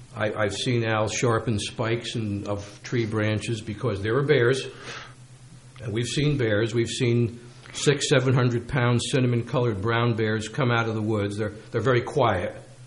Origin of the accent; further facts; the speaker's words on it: Carteret, New Jersey, United States; I grew up in Carteret.